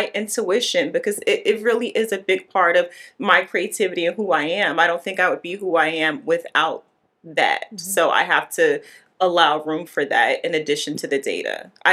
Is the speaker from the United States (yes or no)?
yes; Newark, New Jersey, United States; always people don't realize I'm from Newark, New Jersey, and I love that for me